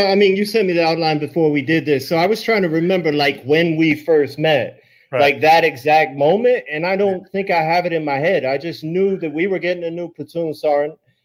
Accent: Wyoming, United States; I grew up in a small town in Wyoming, like 500 people. You blink, you miss the town, that kind of thin

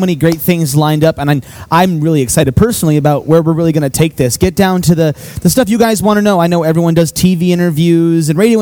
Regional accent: New York, United States; Even I'm from New York, so we had a lot of crazy things happen with theaters in New York

